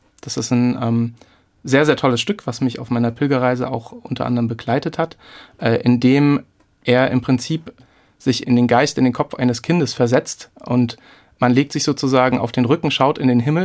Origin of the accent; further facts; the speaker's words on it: Hofheim am Taunus, Hesse, Germany; von Hofheim am Taunus, von meiner Heimatstadt bis nach Santiago de Compostela